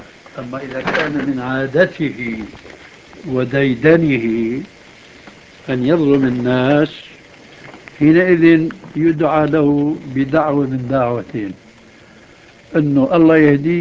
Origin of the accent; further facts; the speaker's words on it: Syria; كما يقال عندنا في سوريا